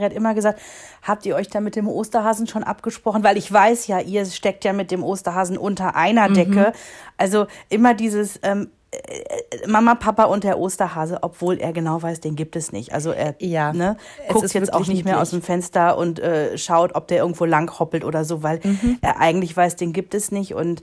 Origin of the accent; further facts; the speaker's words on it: Rhineland, Germany; im Rheinland gewesen sind, in meiner Heimat.